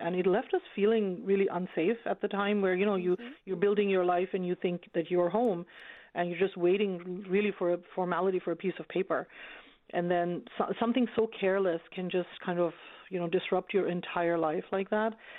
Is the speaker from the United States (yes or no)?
no; Bangladesh; moved away as an adult; now in Canada; And my husband and I from two different countries. He's from India. I'm from Bangladesh.